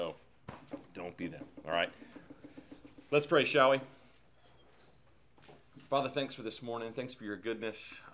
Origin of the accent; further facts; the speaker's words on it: Texas, United States; I'm from Texas. How about Davy Crockett?